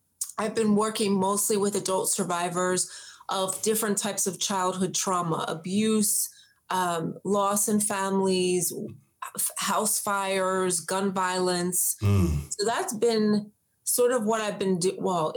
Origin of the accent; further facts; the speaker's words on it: New Jersey, United States; So I am from the South Jersey area. That's where I grew up. And then I moved out to the suburbs of PA in my early 20s.